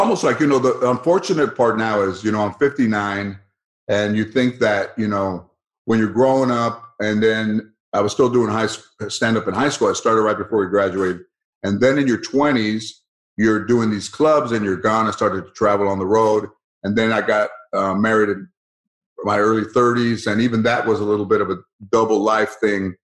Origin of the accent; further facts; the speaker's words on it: Mission Hills, California, United States; I grew up in San Fernando, Mission Hills.